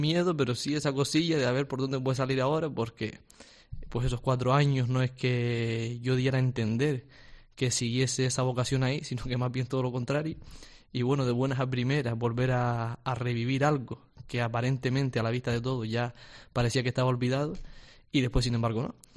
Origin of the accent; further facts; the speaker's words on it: La Aldea de San Nicolás, Canary Islands, Spain; Pues yo soy de la aldea San Nicolás. La isla dentro de la otra isla.